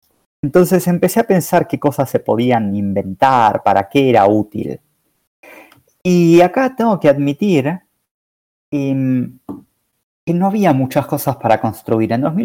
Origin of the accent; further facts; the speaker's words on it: Buenos Aires, Argentina; 34 años, nací en el 87, por si a alguno le resulta más fácil calcularlo de esa manera. Soy de Buenos Aires, vivo en Buenos Aires. Me volví a instalar por la pandemia.